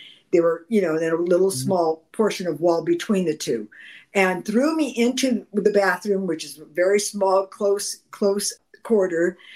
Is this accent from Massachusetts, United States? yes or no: no; Anaheim, California, United States; It wasn't where I grew up in. I grew up in Anaheim, California.